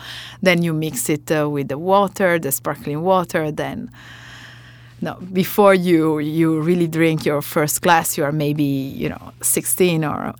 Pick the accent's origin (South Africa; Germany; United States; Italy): Italy; Castiglione Falletto, Piedmont; I come from Castiglione Falletto, where the winery is located, and it's 500 people.